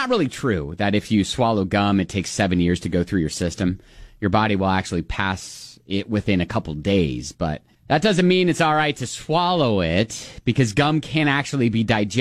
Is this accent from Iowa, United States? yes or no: no; Columbus, Ohio, United States; And she's actually from my hometown, Columbus, Ohio.